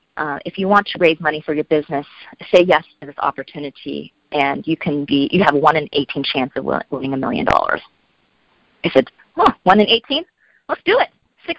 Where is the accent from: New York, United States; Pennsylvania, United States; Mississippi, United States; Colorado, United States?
Colorado, United States; Are you outdoors? Oh, yes, I'm from Colorado. I love camping.